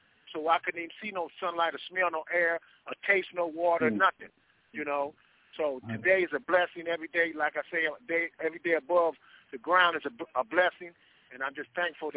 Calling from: California, United States; I'm calling from inside the concentration camps in California State Prison.

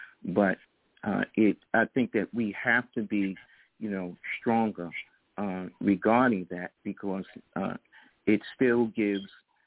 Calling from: New York City, New York, United States; calling out of New York City.

